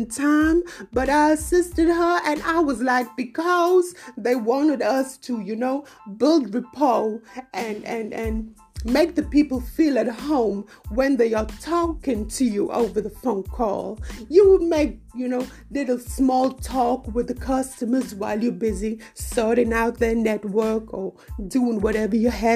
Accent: Atlanta, Georgia, United States; I said, baby, I'm from Atlanta, too.

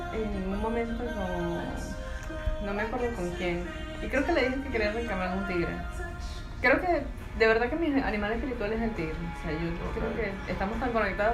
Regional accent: Venezuela; moved away; nosotros salimos de Venezuela por aprender.

